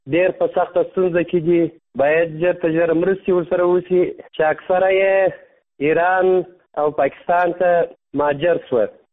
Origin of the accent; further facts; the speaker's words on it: Kandahar, Afghanistan; زه د کندهار ولایت یو شوقي سندرغاړیم.